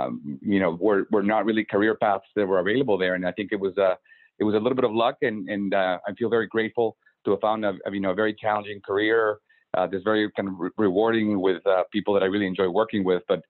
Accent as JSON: {"language": "English", "country": "Guatemala", "tie": "born or raised there", "also_born_or_lived": "Austin, United States", "second_language": "English", "moved": "as an adult", "lives_now": "United States", "said": "So I am originally from Guatemala, where I was born and raised. And I moved to the United States for college. I went to the University of Texas in Austin, and I've been here ever since."}